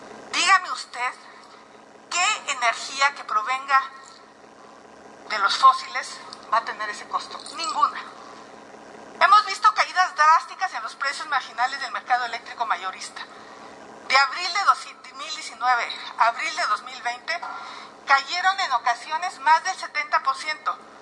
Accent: Hidalgo, Mexico; Yo soy hidalguense y es un horror vivir en ese lugar.

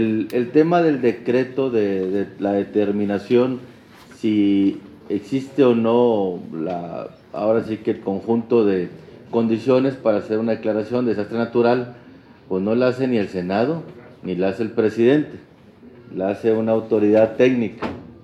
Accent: Nuevo León, Mexico; Yo soy del estado de Nuevo León

